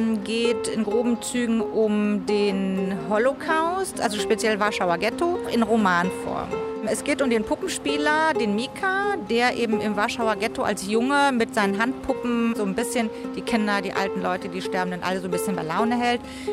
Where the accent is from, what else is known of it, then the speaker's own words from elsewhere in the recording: Krefeld, North Rhine-Westphalia, Germany; ich komme hier aus Krefeld, arbeite im Drogeriemarkt.